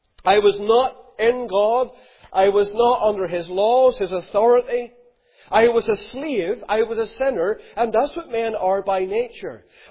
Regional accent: Ballymena, Northern Ireland, United Kingdom; I'm from Ballymena.

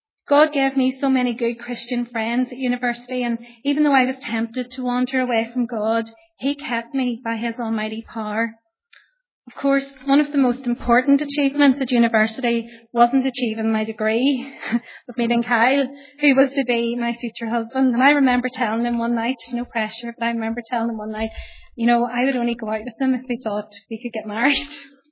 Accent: Northern Ireland, United Kingdom; growing up in Northern Ireland in the 80s and early 90s

